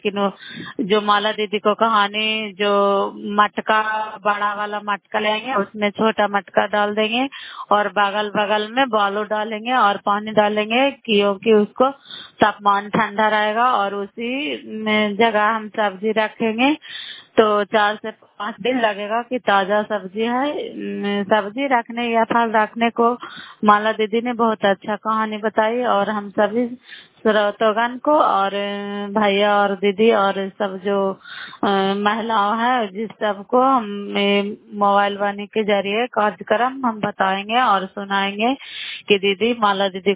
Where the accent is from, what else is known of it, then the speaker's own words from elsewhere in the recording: Bihar, India; नालंदा जिला कराए ब्लॉक के निवासी हूँ।